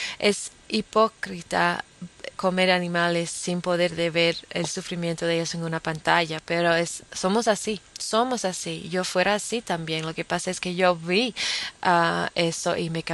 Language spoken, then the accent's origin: Spanish; New Zealand; aquí en mi país, en Nueva Zelanda.